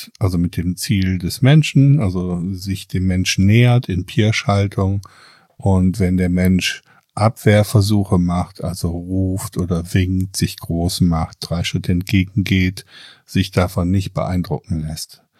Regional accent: North Rhine-Westphalia, Germany; Ich bin ja jetzt aus dem Ruhrgebiet und bei uns in Schermbeck oben, Kirchhellen, Bottrop-Kirchhellen, Schermbeck

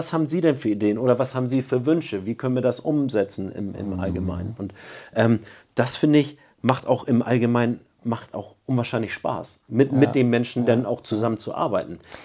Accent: Wentorf, Schleswig-Holstein, Germany; Ja, aber also ich komme ja im Endeffekt auch aus dem Hamburger Osten.

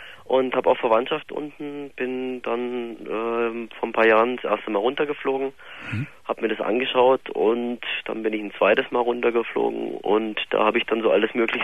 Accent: Germany; Ja, ich bin auch in Deutschland geboren.

